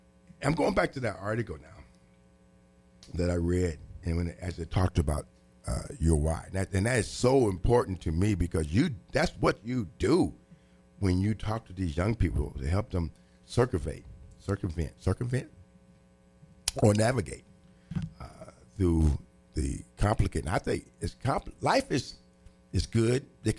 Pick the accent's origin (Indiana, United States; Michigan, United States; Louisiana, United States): Indiana, United States; Terre Haute; My hometown's Terre Haute, and there's seven in my family, but my dad died when I was in the ninth grade, and I wanted to be a musician.